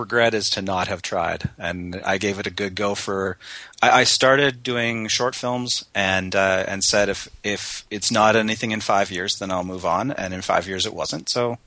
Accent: Calgary, Alberta, Canada; I'm from Calgary, Canada, and we have an amazing local scene.

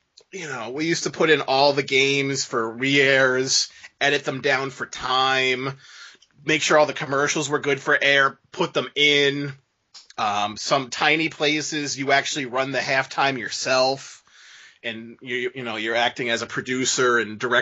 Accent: Minnesota, United States; I'm from Minnesota, which is right from Sweden.

